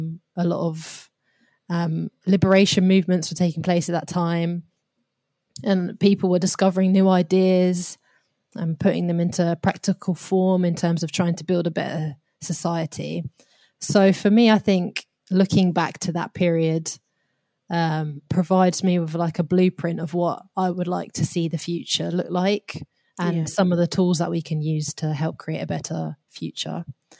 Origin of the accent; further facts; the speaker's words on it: United Kingdom; my position growing up in Britain. And particularly because I grew up in a place where there were not a lot of people like me.